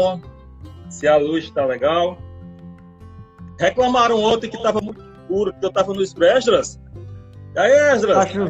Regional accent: Pernambuco, Brazil; meio amatutado como sertanejo pajauzeiro que nós somos. Nós somos e nós seremos.

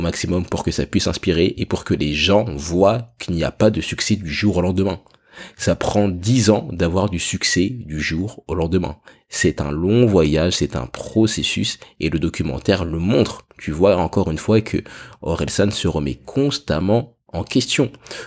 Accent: United States; French is a second language; J'ai dit clarité parce que je suis un Américain, mais c'est clarté.

